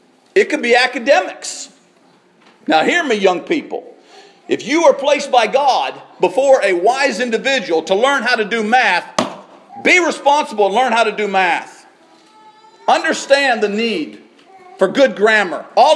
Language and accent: English; Clearfield, Pennsylvania, United States; When I was a young man, growing up in Clearfield, Pennsylvania, my dad always being a preacher, I obviously was always in church.